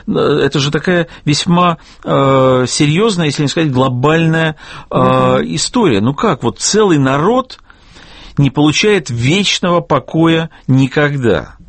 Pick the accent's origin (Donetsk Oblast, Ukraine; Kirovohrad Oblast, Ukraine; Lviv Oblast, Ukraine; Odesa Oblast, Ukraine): Lviv Oblast, Ukraine; Lviv; born there; я лично родился во Львове